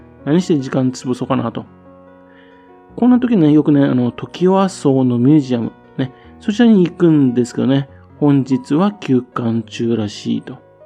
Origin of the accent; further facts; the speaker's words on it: Fukushima, Japan; その会津があるね、福島県から来ましたよ、と。